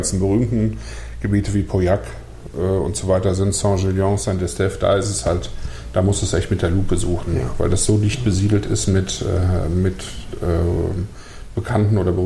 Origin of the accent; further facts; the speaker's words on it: North Rhine-Westphalia, Germany; Ich komme ja selber nicht aus dem Weinbaugebiet, ich komme vom Niederrhein.